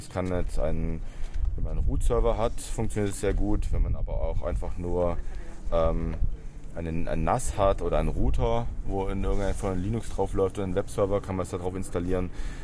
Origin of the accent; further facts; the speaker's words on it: Stuttgart, Baden-Württemberg, Germany; ich komme aus Stuttgart.